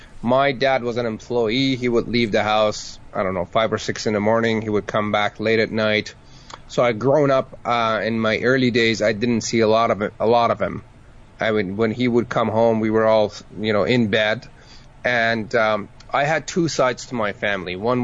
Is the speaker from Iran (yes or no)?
yes; Tehran, Tehran Province, Iran; English is a second language; moved away as an adult; now in Canada; And then moved to Canada back in 2000. I was born in Tehran, Iran. When I came to Canada, I was 18 years old. That was 20 years ago, so I guess that makes me 38 now. I did not speak English when I showed up.